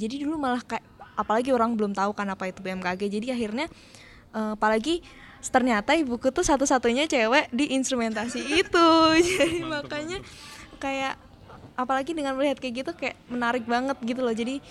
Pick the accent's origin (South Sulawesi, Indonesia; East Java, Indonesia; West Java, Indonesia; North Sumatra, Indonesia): South Sulawesi, Indonesia; Makassar; aku dari instrumentasi angkatan 2018. Asalku dari Makassar, sekarang sih lagi tinggal di Makassar, tapi turunan orang Jawa kok.